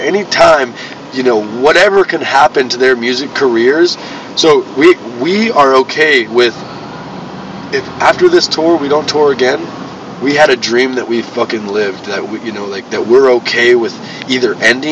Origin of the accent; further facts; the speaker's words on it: California, United States; like we grew up in California